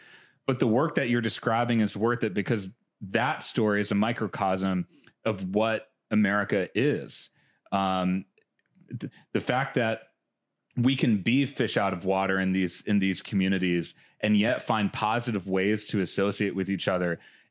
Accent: Midwest, United States; We're the people from the Midwest, the people who are like, who can bring that Midwestern voice.

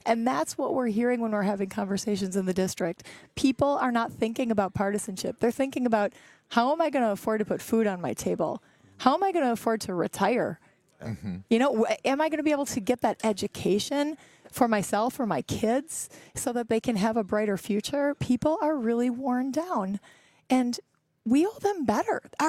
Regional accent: Kaukauna, Wisconsin, United States; Oh, my hometown.

